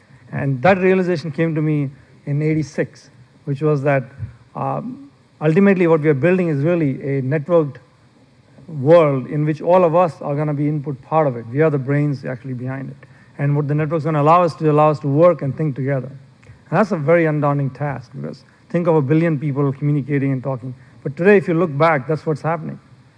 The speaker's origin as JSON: {"language": "English", "country": "India", "tie": "born or raised there", "moved": "as an adult", "lives_now": "United States", "said": "I grew up in India when there were no, at a time when there was no television and a time when there were none of these great roller coasters and things like that. So when I first came to this country, I was going to get my PhD at Rice University."}